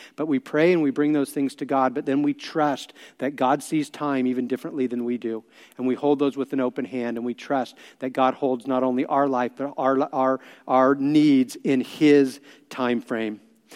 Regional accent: Santa Cruz, California, United States; And I think some of you know that I'm actually from Santa Cruz.

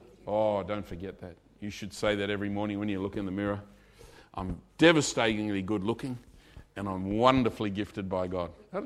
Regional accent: New South Wales, Australia; After all, I'm from New South Wales, you know, so...

